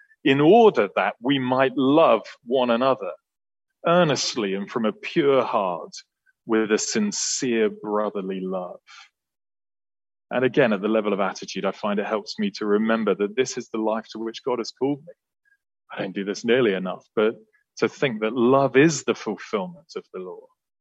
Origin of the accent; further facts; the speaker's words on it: United Kingdom; And maybe I'm too British ever to say that sort of thing out loud